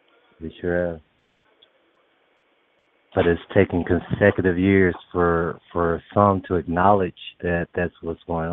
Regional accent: St. Louis, Missouri, United States; I was born and raised in St. Louis, established in 78.

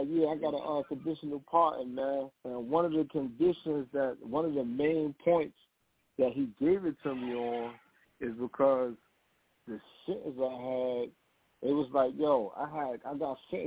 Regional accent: Brooklyn, New York, United States; Alhamdulillah. I'm from Brooklyn, New York.

